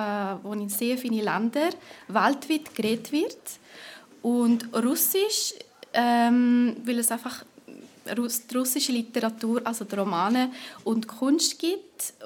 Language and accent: German; Ticino, Switzerland; first language Italian; Ich bin mit Italienisch und Deutsch aufgewachsen. Ich bin im Tessin aufgewachsen und habe mit meiner Mutter Deutsch geredet.